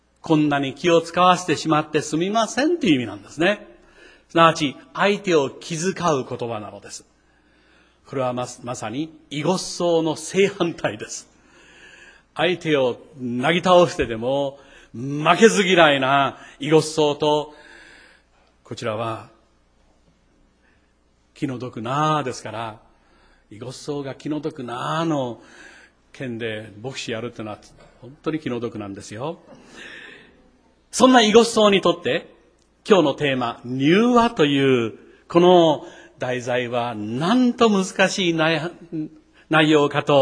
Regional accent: Kochi, Japan; 私の出身地の高知はまた独特の県民性を持っています。

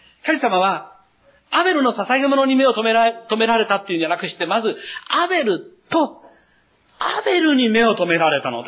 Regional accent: Tosashimizu, Kochi, Japan; 私は高知で生まれて、高知の市内の町の小学校に通っていました。

